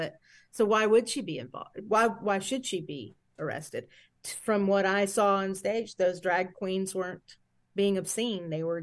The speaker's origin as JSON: {"language": "English", "region": "North Carolina", "country": "United States", "tie": "born or raised there", "said": "The only thing I did in North Carolina was go to school. You know, I mean, I grew up, went to elementary school, then high school and whatever, what have you."}